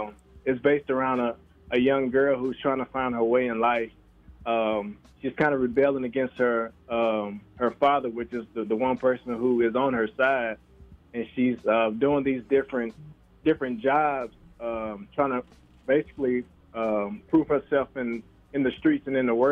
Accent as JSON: {"language": "English", "town": "Huntsville", "region": "Alabama", "country": "United States", "said": "But as you know, we are from Huntsville, Alabama."}